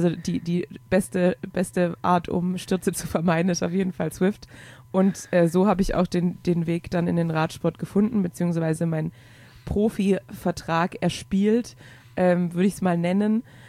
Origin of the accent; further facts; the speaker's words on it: Heilbronn, Baden-Württemberg, Germany; Also geografisch komme ich, wie auch unschwer zu überhören, aus Baden-Württemberg, also von Heilbronn.